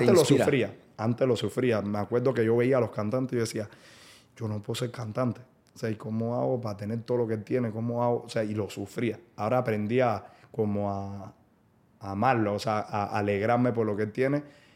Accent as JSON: {"language": "Spanish", "country": "Cuba", "moved": "as an adult", "said": "Cuando yo salí de Cuba, Cuba está 50 años atrás. No había internet. Yo tenía internet en la universidad"}